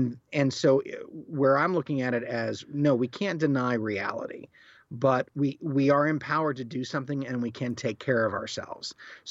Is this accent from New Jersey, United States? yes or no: no; Newcastle, Delaware, United States; I grew up on the East Coast and started doing improv in between sets of a … cover band in Newcastle, Delaware.